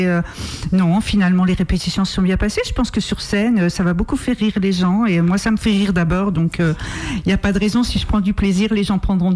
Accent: Nancy, Grand Est, France; now in Saint-Jean-de-Monts, France; je viens de Nancy, ça fait 3 ans du Grand Est, donc ça fait 3 ans que mon mari et moi sommes installés à Saint-Jean-de-Mont

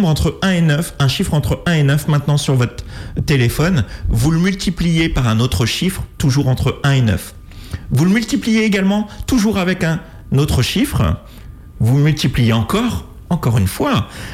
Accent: Orléans, Centre-Val de Loire, France; Moi, je suis d'Orléans, hein, au centre de la France.

